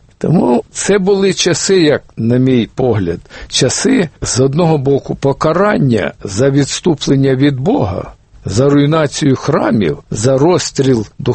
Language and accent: Ukrainian; Donbas, Ukraine; born there; Я народився на Донбасі, у нас не було цієї багатої різдвяної вечері